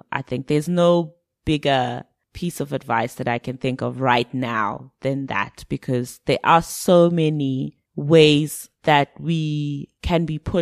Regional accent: Zimbabwe; when I was growing up in Zim, I listened to a lot of UK music.

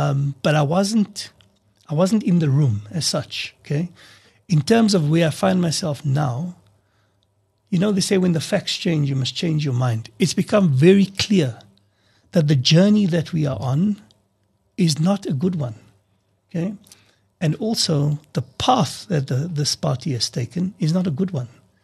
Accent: Kagiso, Gauteng, South Africa; as part of that young generation growing up in Kagiso

